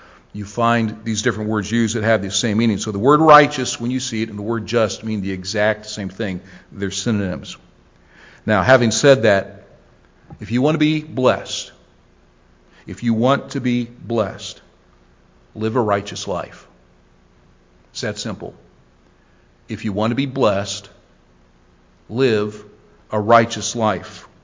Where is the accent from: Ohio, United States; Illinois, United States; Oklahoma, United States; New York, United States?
Ohio, United States; I'm from Ohio, so I can't count, you know, past 15.